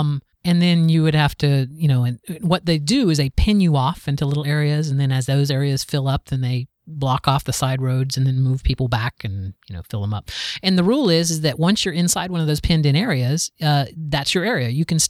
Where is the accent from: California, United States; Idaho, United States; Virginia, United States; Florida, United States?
Florida, United States; So I'm from Florida. I've seen lots of people at Disney, but not a million, right?